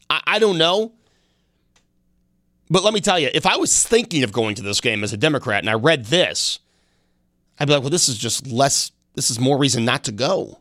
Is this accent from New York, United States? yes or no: yes; New York, United States; No offense to Steuben County. I'm from Steuben County.